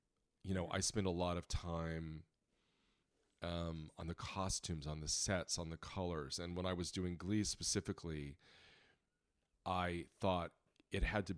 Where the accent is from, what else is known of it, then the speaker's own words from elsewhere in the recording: Indiana, United States; You know, I grew up in Indiana. Literally in the backyard was a cornfield and a church.